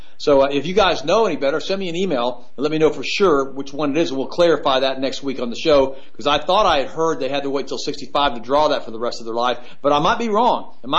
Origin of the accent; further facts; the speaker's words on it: United States; But I am proud that I'm an American